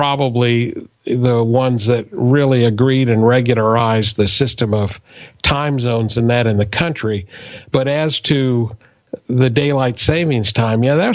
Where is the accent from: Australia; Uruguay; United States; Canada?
United States; Midwest; I grew up in the Midwest where everything's agricultural